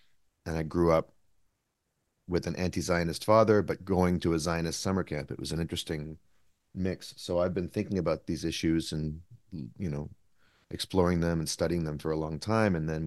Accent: Vancouver, British Columbia, Canada; moved away as an adult; now in Brooklyn, United States; I'm Canadian born, living in the United States. So I'm from Vancouver, but I live in Brooklyn, New York.

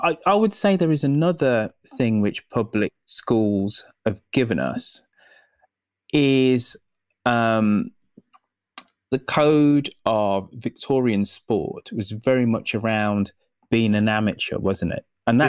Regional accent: United Kingdom; Listen, as a Brit who's very much into American football, I can't say that's really good.

